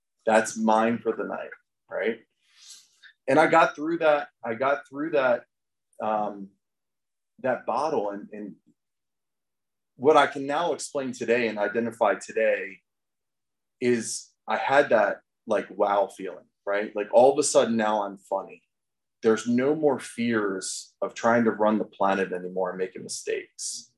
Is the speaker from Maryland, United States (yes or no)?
yes; Maryland, United States; I was actually in Maryland. I'm from Maryland.